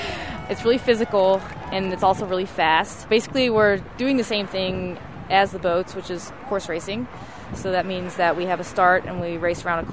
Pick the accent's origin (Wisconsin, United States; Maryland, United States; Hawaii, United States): Maryland, United States; Annapolis; I'm from Annapolis, and I'm a member of the U.S. Olympic sailing team.